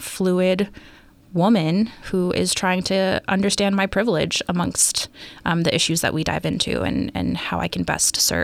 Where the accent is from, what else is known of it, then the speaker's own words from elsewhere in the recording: Hawaii, United States; I am from Hawaii. Originally, I've been in Maryland working in Howard County for just over 2 years.